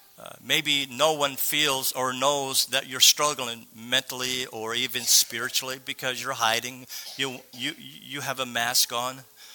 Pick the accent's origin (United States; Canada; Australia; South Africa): Canada; Nova Scotia; We have had many friends who in the Maritime, we're from Cape Breton Island.